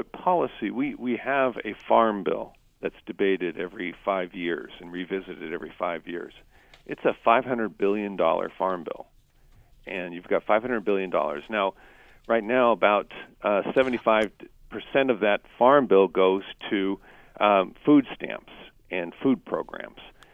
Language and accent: English; California, United States; California, my home state, where I originally was from